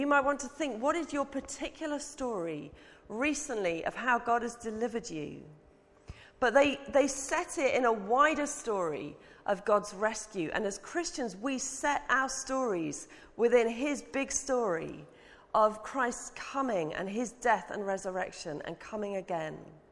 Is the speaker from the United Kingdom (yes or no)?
yes; United Kingdom; we're not always brilliant as British people about telling our stories.